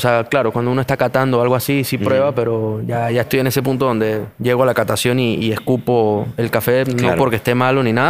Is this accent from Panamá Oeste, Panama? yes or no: no; Colón, Panama; also born or lived in Mérida, Venezuela